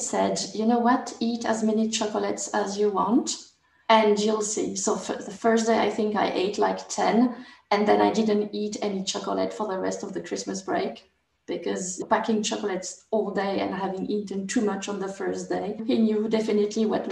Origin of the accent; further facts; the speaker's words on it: France; I grew up in France, but I grew up in several places in France because my father was a colonel in Radio Corps, a military officer.